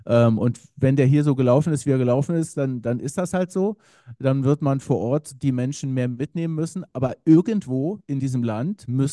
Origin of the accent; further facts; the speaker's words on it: Berlin, Germany; auch wenn ich als Berliner um Nachsicht bitte, dass ich mich nicht in Detail äußere.